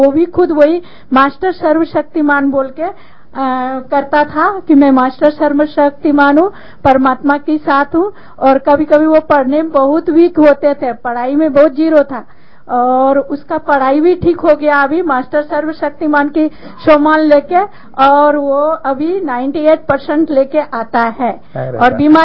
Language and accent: Hindi; West Bengal, India; Hindi is a second language; now in Pune, India; मैं पूना से हूँ। ऐसे मैं बंगाली हूँ लेकिन मैं पूना सेटलमेंट हूँ।